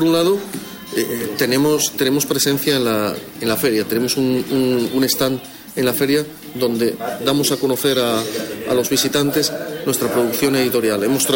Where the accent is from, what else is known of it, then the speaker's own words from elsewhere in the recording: Asturias, Spain; y como asturiano me interesa la historia